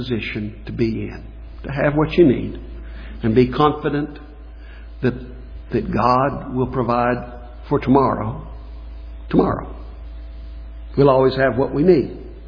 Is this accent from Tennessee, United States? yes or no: no; West Virginia, United States; I come from West Virginia. And particularly in my childhood, the folks down in southern West Virginia coal fields, there was a lot of poor people down there.